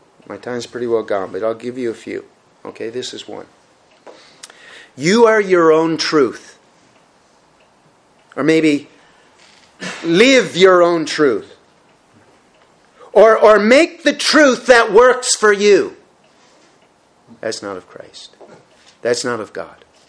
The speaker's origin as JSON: {"language": "English", "town": "Red Bay", "region": "Newfoundland and Labrador", "country": "Canada", "tie": "born or raised there", "said": "Now, I grew up in Red Bay, Labrador, and Newfoundland itself is called the Rock"}